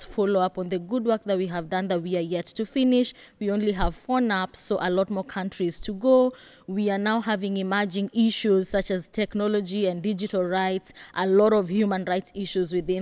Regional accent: Kenya; since I come from Kenya.

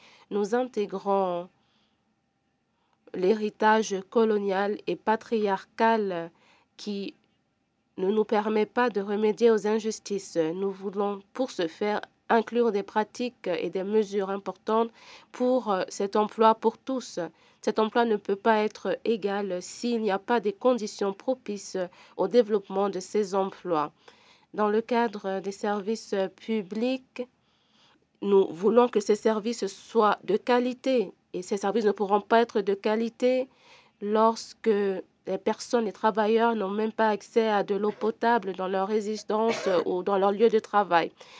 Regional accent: Cali, Valle del Cauca, Colombia; Je viens de la Colombie, de la capitale de la résistance à Cali.

